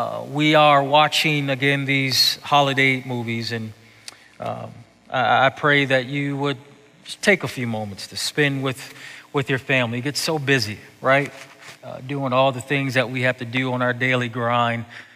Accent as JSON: {"language": "English", "town": "Buffalo", "region": "New York", "country": "United States", "tie": "born or raised there", "said": "Again, I grew up in Buffalo, so I know snow."}